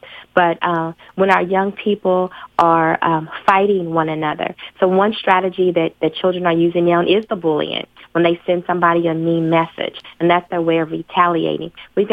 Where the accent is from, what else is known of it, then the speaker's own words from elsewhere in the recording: Lexington, Kentucky, United States; I am originally from Lexington. Hey. I'm a graduate of Bryan Station High School.